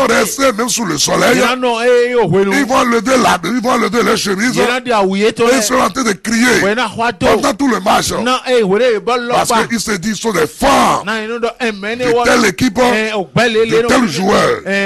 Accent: Benin; Et chez moi, au Bénin, on appelle ça vaudou.

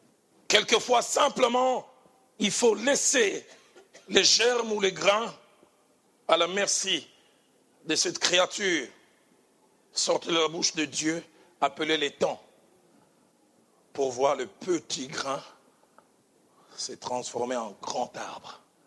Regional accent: Mbandaka, Équateur, DR Congo; Amenez-les pas très loin de chez moi, en Mbandaka.

